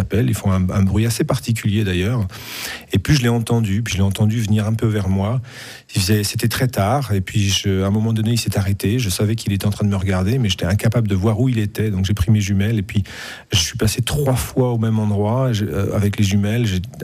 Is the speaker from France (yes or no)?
yes; Brittany, France; moi je suis français, vous l'aurez bien reconnu à mon accent, je suis même breton